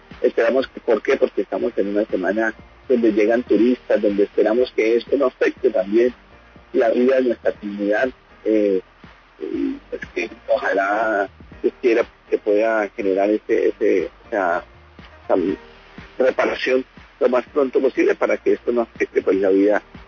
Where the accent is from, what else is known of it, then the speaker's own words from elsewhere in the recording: Santander, Colombia; yo soy del Magdalena Medio Santanderiano, propiamente de la Recta Bermeja, allá hemos vivido los procesos de paz, han ayudado mucho al territorio a pensarse.